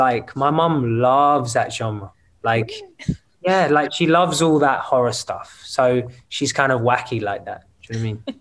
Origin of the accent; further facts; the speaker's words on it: England, United Kingdom; my family's Irish. So even though I'm from England myself